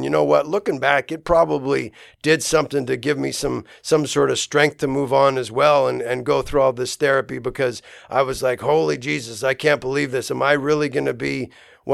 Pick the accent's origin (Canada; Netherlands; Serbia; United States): Canada; I grew up in Canada